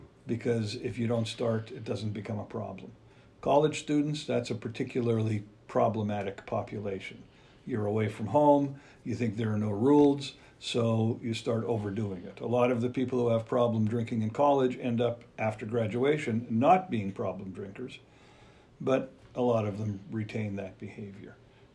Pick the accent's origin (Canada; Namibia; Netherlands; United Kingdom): Canada; in the province that I grew up in Canada.